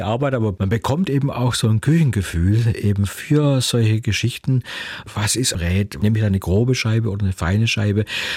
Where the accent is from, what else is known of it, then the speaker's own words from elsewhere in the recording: Baden-Württemberg, Germany; Gut, die Leberknäpfle kannte ich natürlich als Schwabe wiederum.